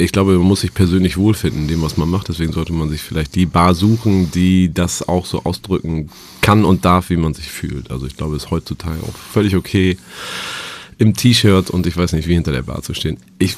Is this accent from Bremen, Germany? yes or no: no; Bünne, Lower Saxony, Germany; also born or lived in Dinklage; Bünne ist ein kleiner Ort mit 400 Einwohnern.